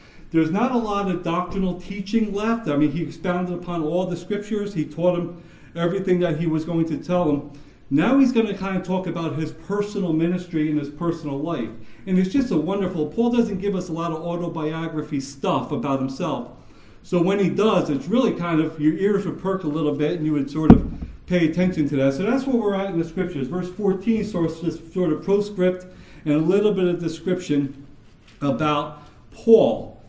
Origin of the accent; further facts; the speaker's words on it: Jackson, United States; I grew up in Jackson. They all kind of stayed in town. I left right after high school. I went off to the Marine Corps, and I never actually been back to Jackson to live.